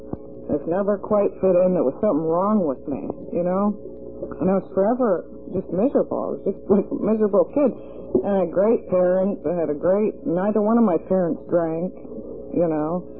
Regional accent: Scotland, United Kingdom; accent: Scottish; And all kids used to make fun of my red hair and my Scottish accent, you know.

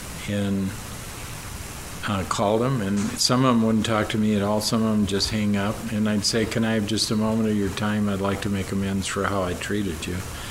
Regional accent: Wisconsin, United States; I grew up in Wisconsin, lots of lakes, you know.

